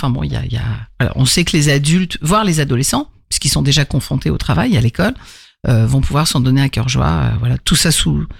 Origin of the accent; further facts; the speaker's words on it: Île-de-France, France; je viens de l'Île-de-France, mais maintenant, je suis à moitié à Vresse